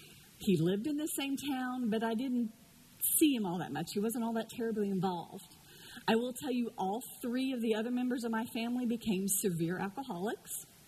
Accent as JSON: {"language": "English", "town": "Houston", "region": "Texas", "country": "United States", "tie": "born or raised there", "said": "So my family that I came from, I grew up in Houston, was just my mother, my father, my older brother, and myself."}